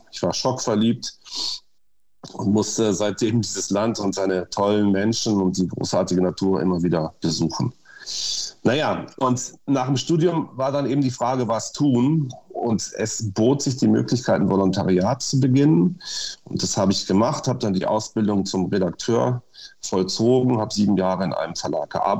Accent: Lower Saxony, Germany; Also ich bin geboren in Niedersachsen, dort auf einem Gutsbetrieb groß geworden, einem Bauernhof mit eigener Jagd.

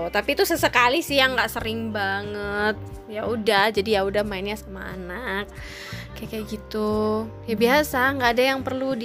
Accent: Kediri, East Java, Indonesia; bludak banget di kotaku waktu itu di Kediri kan

